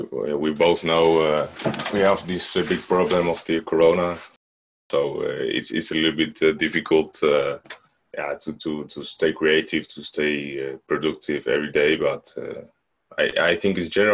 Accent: Netherlands; I grew up in the Netherlands. I'm from the Netherlands, and my mother is from Argentina.

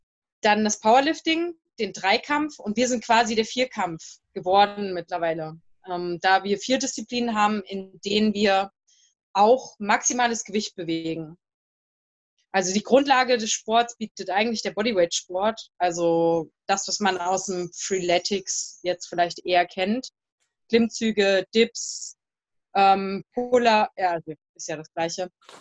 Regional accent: Marburg, Hesse, Germany; moved away as an adult; now in Vienna, Austria; Ich komme aus Marburg und da turne ich gerade rum.

